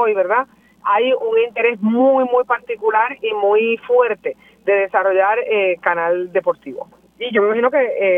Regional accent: Bayamón, Puerto Rico; Yo me crié mucho tiempo en Bayamón

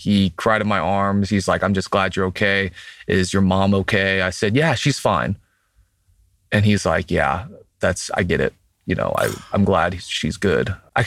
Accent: Jacksonville, Florida, United States; something tugged me back to Jacksonville, where I live now, my hometown

